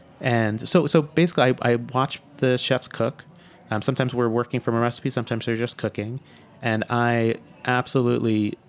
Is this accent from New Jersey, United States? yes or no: yes; New Jersey, United States; I'm from New Jersey. I've never lived more than 2 hours away from home.